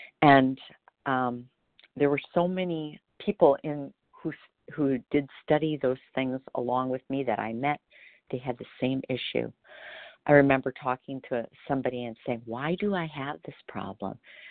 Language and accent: English; Wisconsin, United States; I'm from Wisconsin.